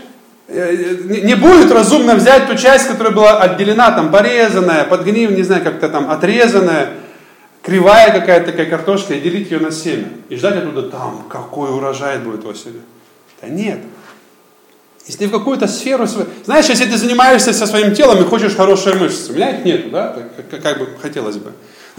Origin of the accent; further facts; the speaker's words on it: Zhytomyr, Zhytomyr Oblast, Ukraine; я сам из Украины, есть там такой город, называется Рио-де-Житомир